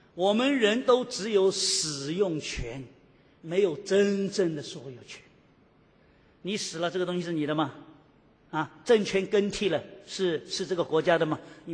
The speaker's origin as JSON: {"language": "Chinese", "region": "Shanghai", "country": "China", "tie": "born or raised there", "said": "曾经在上海，我记得小时候在上海是这样嘛"}